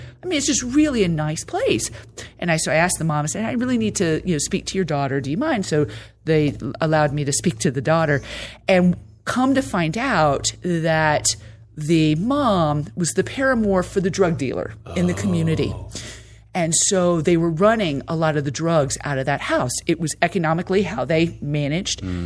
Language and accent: English; Tampa, Florida, United States; So I am from Tampa, born and raised.